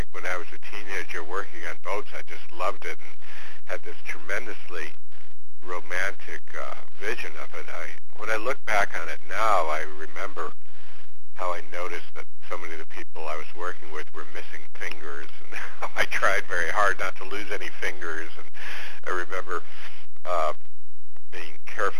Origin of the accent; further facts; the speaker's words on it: New England, United States; I grew up in New England